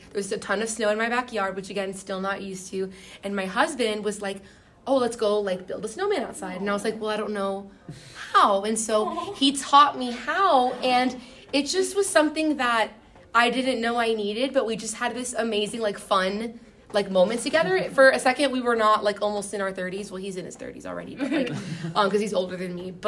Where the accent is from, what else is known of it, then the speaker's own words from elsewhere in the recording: Miami, Florida, United States; growing up in Miami, I never did any of this until like recently. I've only been living here 5 years.